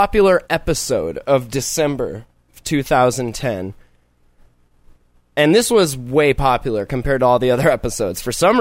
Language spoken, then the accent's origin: English; Australia; accent: Australian; They must love my accent.